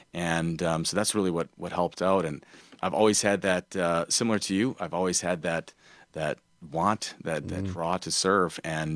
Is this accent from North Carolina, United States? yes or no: no; Oshkosh, Wisconsin, United States; Yeah, so I grew up in Oshkosh, Wisconsin, and I had a great childhood, love Wisconsin all the way.